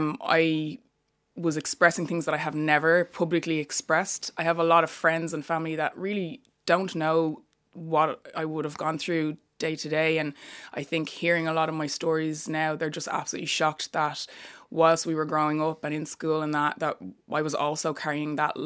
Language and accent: English; Ireland; I am brown, you know. None of us chose the colour of our skin. You know, at the end of the day, like, I was born and raised here in Ireland the same as you were.